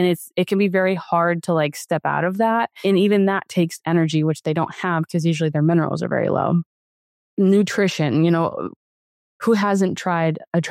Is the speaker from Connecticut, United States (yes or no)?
yes; Connecticut, United States; And I'm like, man, I just sweat so much more down here. I'm from Connecticut.